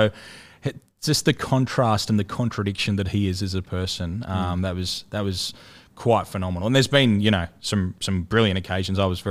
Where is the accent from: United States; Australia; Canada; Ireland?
Australia; But to be there as an Australian, as someone who knew Jeff Horn, who'd been on the journey with him for a long time